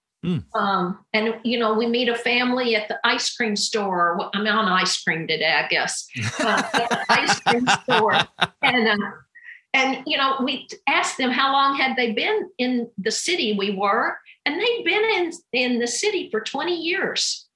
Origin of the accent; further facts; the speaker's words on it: United States; But I'm from America.